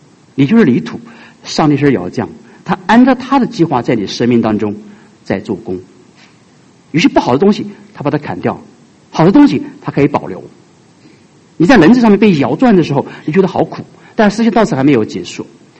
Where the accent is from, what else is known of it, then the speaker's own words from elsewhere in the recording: China; 可是我们中国人说笑里藏刀